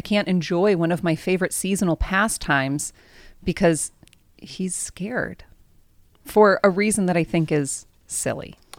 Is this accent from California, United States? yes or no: yes; San Diego, California, United States; I grew up here in San Diego.